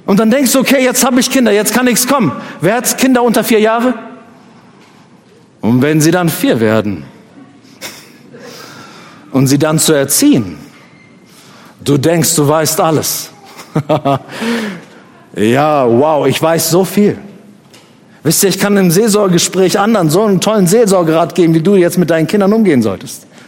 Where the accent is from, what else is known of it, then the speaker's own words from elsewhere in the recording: Northern Germany, Germany; Das ist mein Heimatort gewesen in Norddeutschland. Ich kannte die Straßen in- und auswendig.